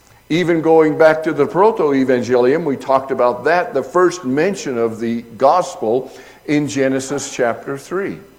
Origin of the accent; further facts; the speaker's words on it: Leadville, Colorado, United States; I was confronted with several people in my history, the church I grew up in Leadville